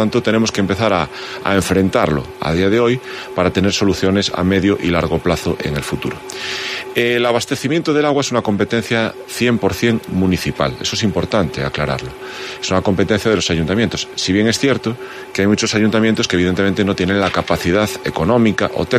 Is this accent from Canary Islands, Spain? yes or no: no; Galicia, Spain; Yo me siento gallego porque es nuestra forma de ser españoles, la de los gallegos. Y como gallego